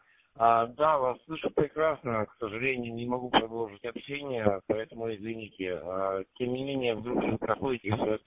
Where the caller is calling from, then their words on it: Leningrad Oblast, Russia; я вещаю из Ленинградской области.